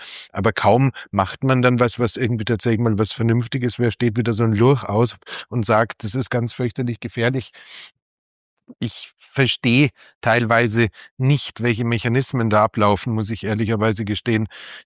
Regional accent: Munich, Bavaria, Germany; wenn ich als Münchner nach Salzburg fahre

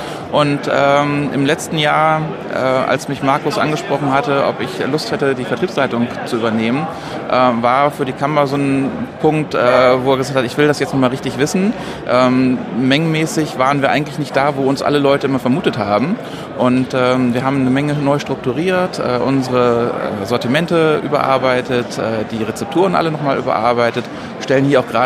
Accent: Northern Germany, Germany; ich als Norddeutscher

